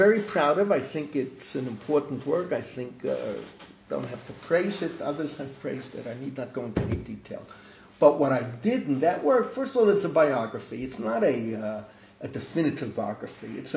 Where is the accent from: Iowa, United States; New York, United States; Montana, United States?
New York, United States; New York City; Just my friend Rav Heschel Schechter, who I grew up with in the Bronx, a few other kids